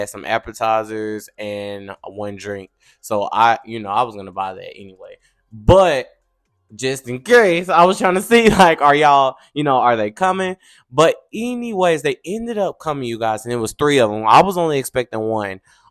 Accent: Texarkana, Arkansas, United States; They were very excited about Texarkana. If you don't know, that is my hometown. I'm from Texarkana, Arkansas, the best side.

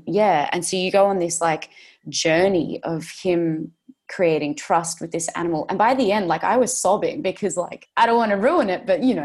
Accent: New South Wales, Australia; I grew up in the Northern Beaches.

